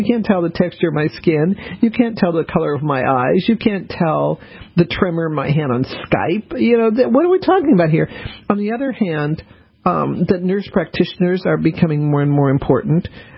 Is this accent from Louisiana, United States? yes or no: yes; New Orleans, Louisiana, United States; born there; and I was born in New Orleans, ended up on the East Coast. Well, I was in San Francisco for a while.